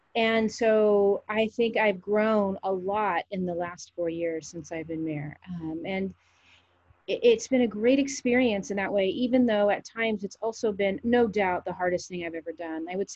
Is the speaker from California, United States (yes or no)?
yes; Pasadena, California, United States; now in San Luis Obispo, United States; I grew up in Pasadena, but I came here to go to Cuesta first, actually, and then I transferred to Cal Poly.